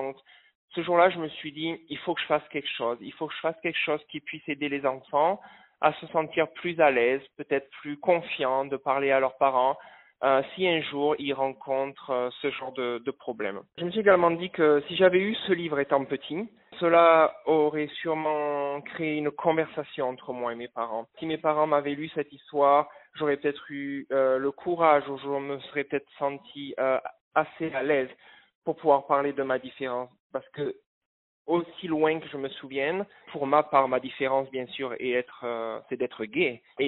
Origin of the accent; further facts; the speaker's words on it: Bordeaux, Nouvelle-Aquitaine, France; now in Australia; Moi, je suis de Bordeaux à la base et j'ai fait mes études en hôtellerie-restauration entre Bordeaux et Toulouse.